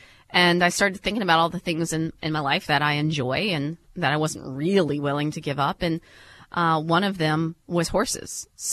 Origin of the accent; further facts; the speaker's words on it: Cary, North Carolina, United States; my hometown in Cary, North Carolina. And so we moved back to North Carolina